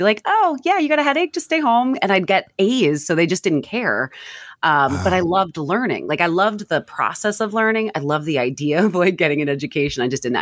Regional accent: New Jersey, United States; So yeah, but Jersey born and raised and can't leave.

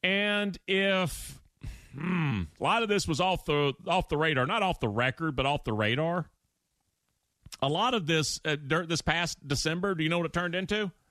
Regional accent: Germany; also born or lived in Japan; I grew up in Germany and Japan.

